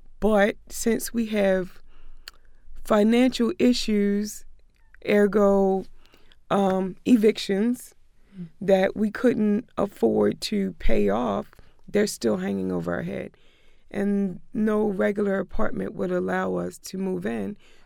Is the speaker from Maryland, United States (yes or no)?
yes; Baltimore, Maryland, United States; I grew up all over Baltimore City. My mother was a gypsy.